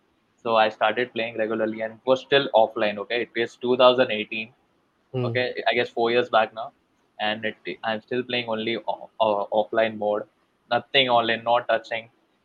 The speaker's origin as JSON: {"language": "English", "town": "Mumbai", "region": "Maharashtra", "country": "India", "said": "So he dropped me a text like, hi bro, where are you from? I was like, yo, I'm from Mumbai."}